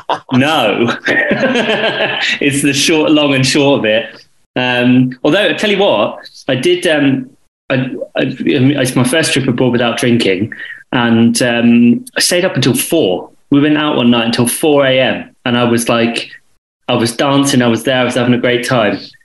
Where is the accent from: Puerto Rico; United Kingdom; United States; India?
United Kingdom; England; you can tell I'm English.